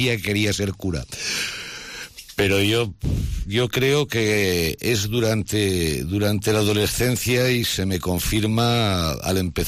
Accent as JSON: {"language": "Spanish", "region": "Aragon", "country": "Spain", "also_born_or_lived": "Lleida", "said": "Pues nací, como todos los ribagorzanos, literanos y ribereños del Cinca, lo que es el Cinca Bajo, nací en Lérida. Todos, desde el 1960 hasta casi los 70, todos nacíamos aquí por cuestiones prácticas."}